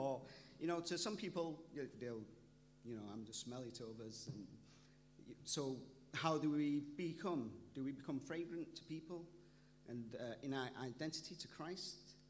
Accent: Manchester, North West England, United Kingdom; when I grew up in Manchester, I was born in a hospital called Hope

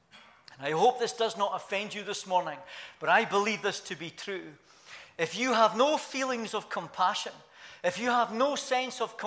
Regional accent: Scotland, United Kingdom; I was brought up in Scotland. I was brought up in a Christian country. I was brought up in the Church of Scotland. I went to church, not every week, but probably more than a lot of my peers.

